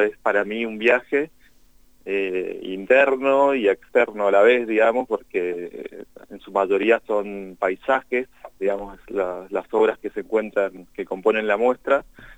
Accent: Mendoza, Argentina; now in Cipolletti, Argentina; Yo soy de Mendoza, pero vivo acá en Chipoleti, en la zona del Alto Valle, hace ya como más de 10 años, entonces, bueno, me siento poco patagónico

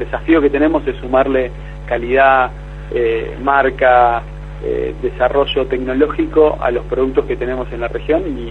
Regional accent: Comodoro Rivadavia, Chubut, Argentina; also born or lived in Sarmiento; yo soy chubutense, ¿no? Yo nací en Sarmiento y luego a los 8 años me fui a vivir a Comodoro Rivadavia, donde estudié y me formé

